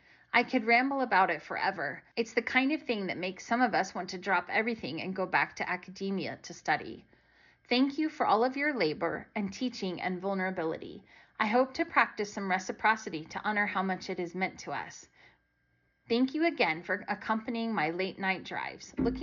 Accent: Philippines; We don't have a fundamentalist religious background, but we are Filipino, and one side of the family is Catholic, the other is Protestant.

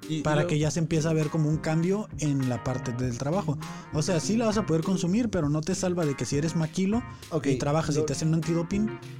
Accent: Mexico; porque soy mexicano y estoy pendejo

